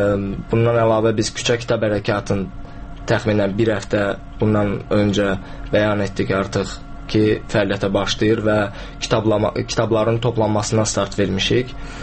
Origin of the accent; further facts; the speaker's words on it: Quba, Quba District, Azerbaijan; Mən əslən Qubalıyam.